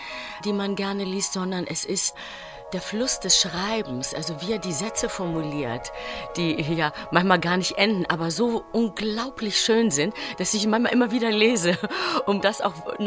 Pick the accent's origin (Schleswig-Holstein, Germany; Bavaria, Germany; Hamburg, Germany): Hamburg, Germany; also born or lived in Greece; Ich bin ja in Griechenland geboren, aber in Hamburg aufgewachsen.